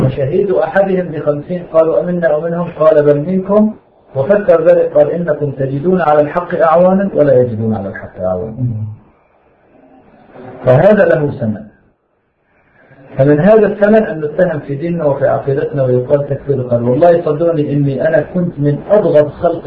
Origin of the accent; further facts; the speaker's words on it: Syria; أهل الشام إحنا نبي.